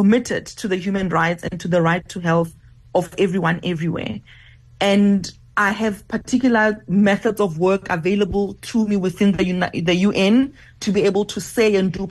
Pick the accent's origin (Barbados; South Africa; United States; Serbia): South Africa; Kwakwa; my own core memory as a child growing up in Kwakwa in the Bantustan.